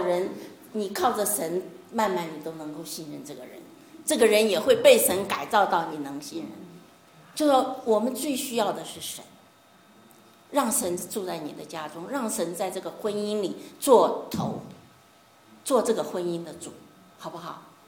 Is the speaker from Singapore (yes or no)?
no; Taiwan; 我把他叫成我们台湾人叫死党